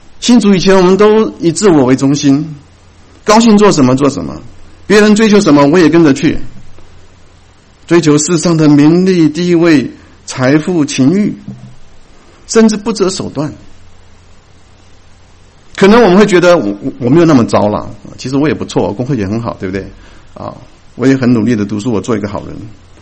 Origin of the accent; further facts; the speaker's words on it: Taiwan; born there; 那我父亲是浙江人，我母亲是福建人啊，所以那我在台湾出生啊